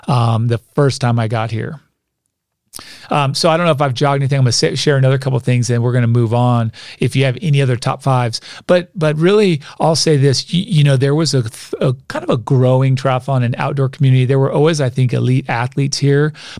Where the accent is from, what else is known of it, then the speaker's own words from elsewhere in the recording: Albuquerque, New Mexico, United States; also born or lived in Austin, Texas; I grew up in Albuquerque, New Mexico, lived in Austin, Texas. Then I came here.